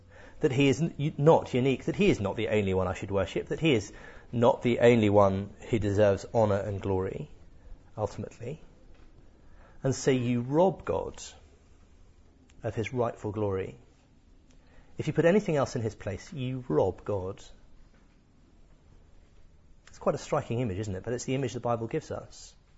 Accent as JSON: {"language": "English", "town": "Cardiff", "region": "Wales", "country": "United Kingdom", "tie": "born there", "said": "I was born in Cardiff"}